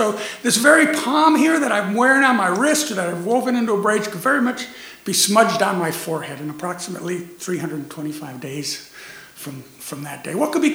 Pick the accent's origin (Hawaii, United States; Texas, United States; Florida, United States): Florida, United States; Orlando; a Catholic boy growing up in Orlando, Florida. Pre-Disney, by the way. Lots of orange groves. And I was full-on Catholic, altar boy and all.